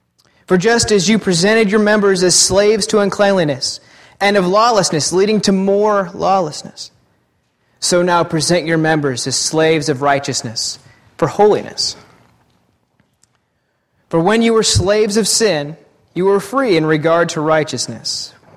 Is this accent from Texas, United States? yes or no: no; Oregon, United States; I'm from Eastern Oregon, so I'm a hunter.